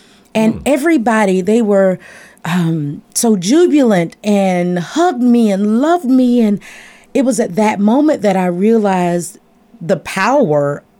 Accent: Jacksonville, Florida, United States; born there; I was born in Jacksonville, Florida

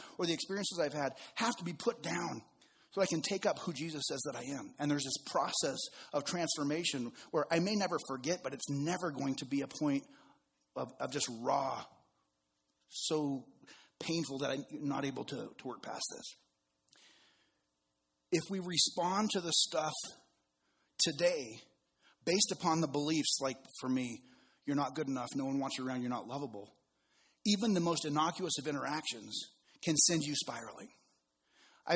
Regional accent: Reno, Nevada, United States; I live in Reno as my hometown because in the 40s, it was one of the only places in the United States you could go and get a divorce in under 6 weeks or less.

